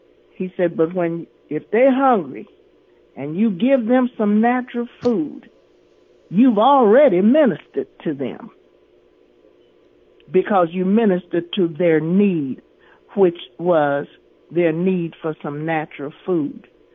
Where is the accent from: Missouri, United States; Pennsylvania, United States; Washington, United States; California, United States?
Missouri, United States; St. Louis; We're both from St. Louis, Missouri.